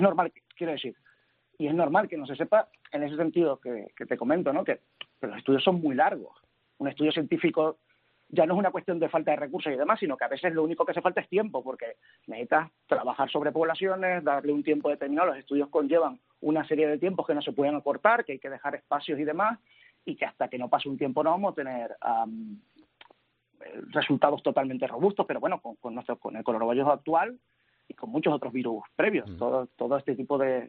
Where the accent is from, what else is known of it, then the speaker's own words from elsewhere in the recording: Canary Islands, Spain; yo soy canario, de islas menores de mi comunidad autónoma